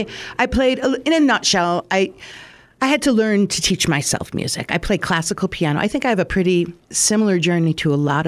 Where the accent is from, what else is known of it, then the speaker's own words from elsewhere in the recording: Wisconsin, United States; Well, see, we're from Wisconsin, so I think there's an accordion in every closet up there.